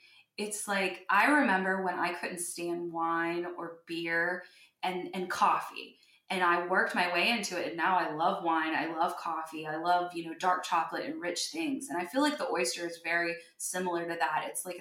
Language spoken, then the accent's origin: English; West Virginia, United States; moved away; I'm from West Virginia, but I have been here for 2 years.